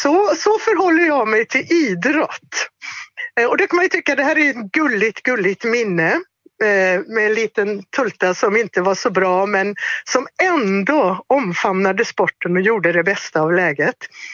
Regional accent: Tidaholm, Västra Götaland County, Sweden; Jag kommer ifrån Tidaholm och när jag var i 12-årsåldern så kom tjejfotbollen till Sverige.

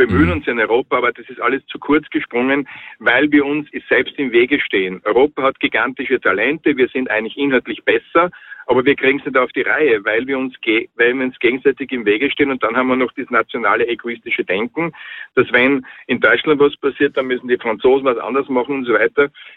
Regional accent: Salzburg, Austria; Ich rufe gerade aus dem Auto an, aber bin aus Salzburg

